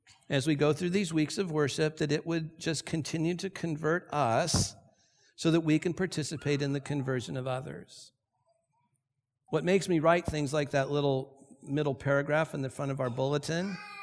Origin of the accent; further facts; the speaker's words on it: Santa Ana, California, United States; I grew up here in Santa Ana.